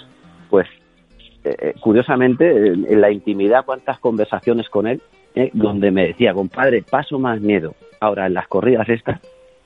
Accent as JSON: {"language": "Spanish", "town": "Córdoba", "region": "Andalusia", "country": "Spain", "tie": "born or raised there", "said": "afortunadamente he toreado mucho en mi tierra"}